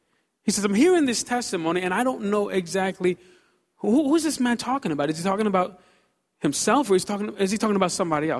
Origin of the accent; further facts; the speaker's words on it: Brooklyn, New York, United States; When I was a kid growing up in Brooklyn, on summer days, sometimes it got really, really hot.